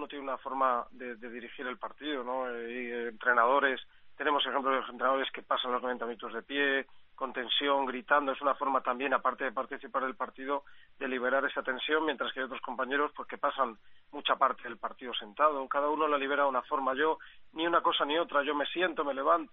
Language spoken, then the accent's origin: Spanish; Valencian Community, Spain; yo más, por ejemplo, que soy de la Comunidad Valenciana